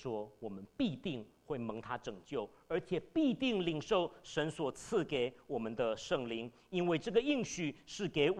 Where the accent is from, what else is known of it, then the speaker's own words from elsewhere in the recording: Taipei, Taiwan; moved away as an adult; now in United States; 去台北灵粮堂聚会了7年，然后待在美国的时候，我来美国21年了。在美国的时候，我去了 Independent Baptist， 我去了是浸信会，在那里聚会5年。后来我搬到北卡 North Carolina， Greensboro North Carolina。